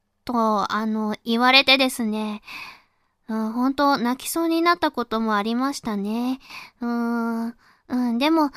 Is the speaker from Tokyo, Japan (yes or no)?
no; Fukuoka, Japan; accent: Hakata dialect; は初めて自分の博多弁や普段お友達と話しているような言葉を作品を通じて皆様に聞いていただくこととなりました。